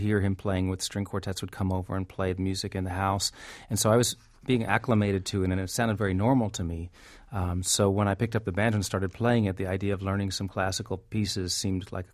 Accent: New York, United States; I do think that there's a precedent, like, to being a New Yorker who plays the banjo

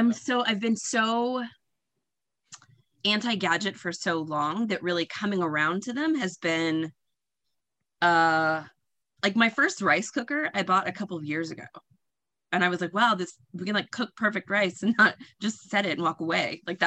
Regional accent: Boston, Massachusetts, United States; Hometown is Boston. I've been here on and off for the last 20 years. It's what I absolutely consider as home. Where I'm from is harder. I grew up in a military family.

